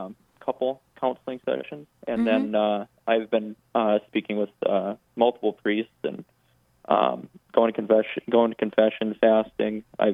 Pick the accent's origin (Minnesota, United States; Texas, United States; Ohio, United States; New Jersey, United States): Minnesota, United States; Duluth; I'm from Duluth, Minnesota.